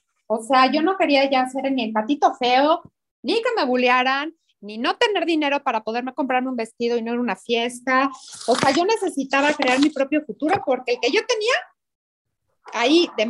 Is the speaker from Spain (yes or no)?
no; Mexico; que soy mujer, que soy mexicana, que no estudié para chef